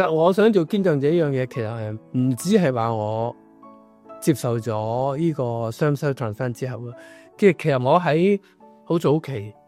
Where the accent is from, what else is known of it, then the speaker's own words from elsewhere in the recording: China; 又有我嚟自中国嘅中国人啦